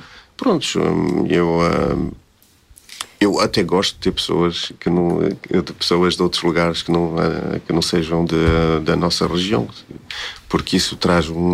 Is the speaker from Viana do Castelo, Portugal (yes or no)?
yes; Gondoriz, Viana do Castelo, Portugal; now in France; Eu sou natural de Gondoriz, a freguesia de Gondoriz, de Arcos de Valdevez. Não resido, resido em França e o meu lugar onde nasci é a Lombadinha. É mesmo um lugarzinho muito serrano, aquilo.